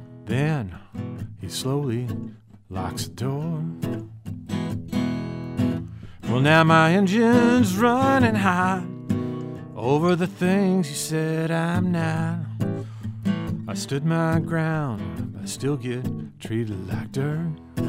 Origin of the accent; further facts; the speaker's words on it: Midwest, United States; I grew up in the Midwest, and so you're going to get, you know, a lot of that kind of gritty Midwestern rock